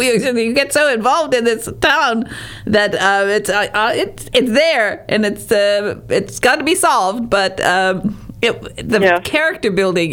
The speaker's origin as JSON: {"language": "English", "town": "Hancock", "region": "Michigan", "country": "United States", "said": "as I said, I'm from Northern Michigan, and in Hancock, Michigan."}